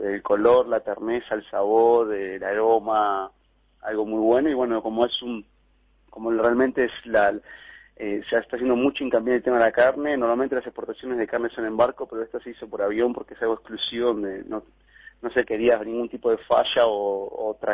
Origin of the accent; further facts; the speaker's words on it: Uruguay; Y yo soy uruguayo a muerte, amo mi país